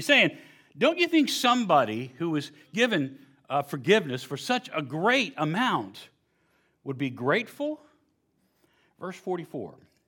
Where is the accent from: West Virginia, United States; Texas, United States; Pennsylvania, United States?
West Virginia, United States; Growing up in West Virginia, we had a septic system. Yes, we had indoor plumbing. Eventually.